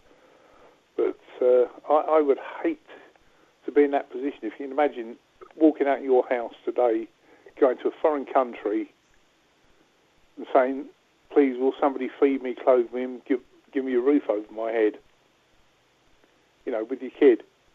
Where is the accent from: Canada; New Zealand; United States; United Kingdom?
United Kingdom; I feel utterly ashamed to admit I'm British.